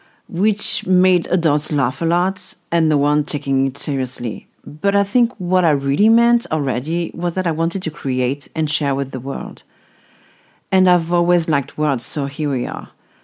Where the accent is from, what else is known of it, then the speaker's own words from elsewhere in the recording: Marseille, Provence-Alpes-Côte d'Azur, France; also born or lived in Toulouse / French Basque region; I was born in Toulouse and grew up in Marseille, while also spending holidays in the French Basque region, where I would move to while still in high school. So I'm from the whole south of France, really.